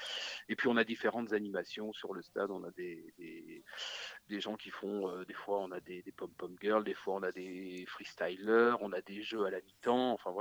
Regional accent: Angers, Pays de la Loire, France; Moi, j'ai été d'abord speaker, étant donné que j'étais d'Angers

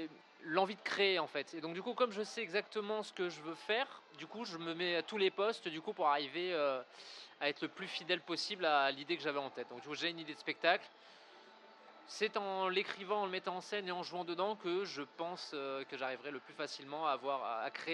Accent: Nouvelle-Aquitaine, France; Moi, je suis originaire de Charente.

